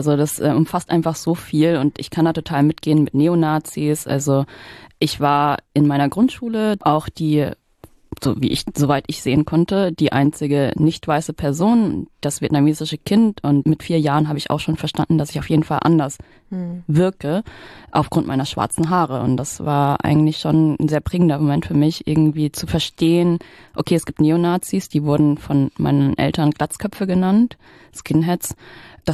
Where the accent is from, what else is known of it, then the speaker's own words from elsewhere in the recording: Saxony, Germany; wenn Sachsen ein Slum ist, dann komme ich aus dem Slum.